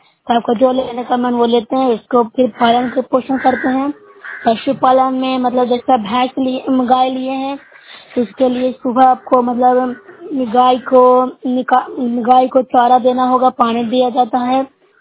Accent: Bihar, India; मैं nausea block से हूँ, जिला नालंदा की निवासी हूँ।

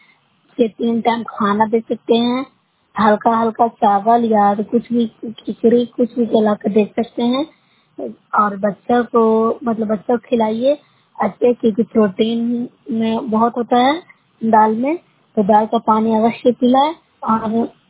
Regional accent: Bihar, India; मैं न्यूज का प्रखंड से हूँ, जिला नालंदा से बोल रही हूँ।

